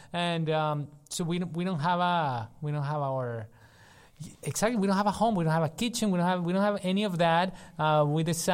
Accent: Colombia; I come from Colombia, so Colombian rhythms

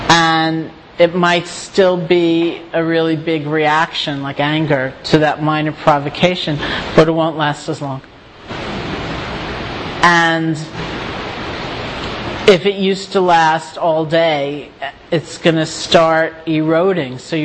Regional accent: New York, United States; it's not, I'm a New Yorker, you know

